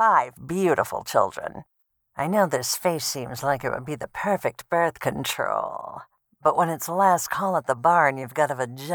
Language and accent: English; Lima, Ohio, United States; born there; Not at all. I was born in Lima, Ohio.